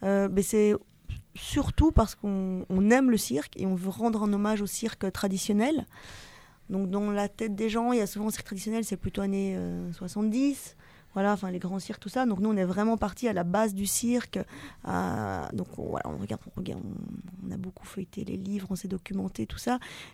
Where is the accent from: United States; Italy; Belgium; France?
Belgium; Donc moi, je suis belge, et on est deux Belges dans la compagnie